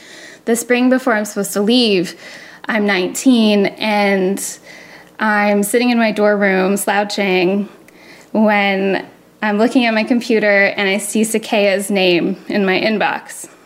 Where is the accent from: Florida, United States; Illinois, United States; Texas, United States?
Florida, United States; now in Paris, France; no one here cares if I'm from Florida or if I go to church or if my dad's a preacher